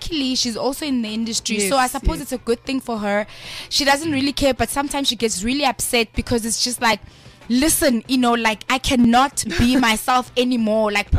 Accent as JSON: {"language": "English", "town": "Mamelodi", "region": "Gauteng", "country": "South Africa", "said": "Look, we're from Mamelodi and the guys there."}